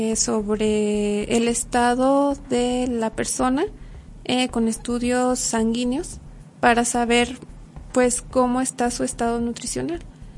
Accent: Durango, Mexico; Y realmente nosotros como mexicanos o como duranguenses no tendemos a consumir tanto pescado.

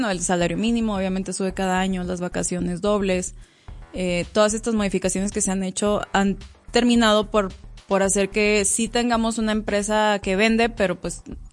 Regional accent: Durango, Mexico; no, somos de Durango

